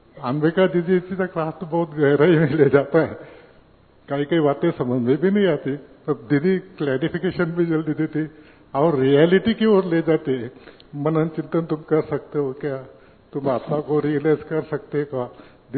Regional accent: Jalgaon, Maharashtra, India; हम जलगांव महाराष्ट्र से आए हैं।

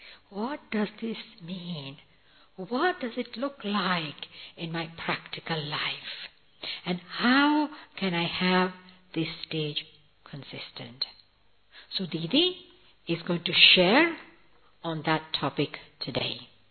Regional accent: England, United Kingdom; I'm originally from England

